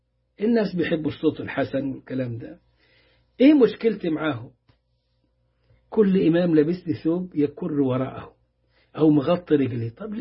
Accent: Upper Egypt, Egypt; هو كده خلاص تعوده كصعايدة وفي عنطزة بقى وكبر.

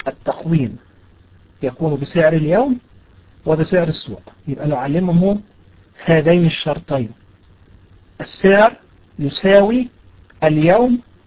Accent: Egypt; زي ما بيحصل عندنا في مصر، الجنيه في خلال سنة ممكن يفقد ثلث قيمته

